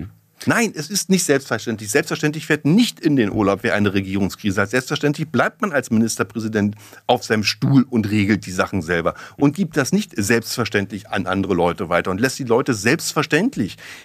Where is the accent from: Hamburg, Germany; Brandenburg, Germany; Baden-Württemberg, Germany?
Brandenburg, Germany; Brandenburg, meine alte Heimat, sitzt da politisch in der Grütze